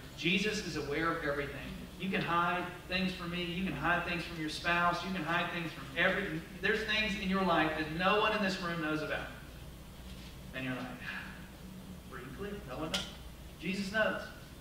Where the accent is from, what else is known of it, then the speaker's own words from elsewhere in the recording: Southern US, United States; I am from the South. Do claim it, but, like, just surprises me when it comes out.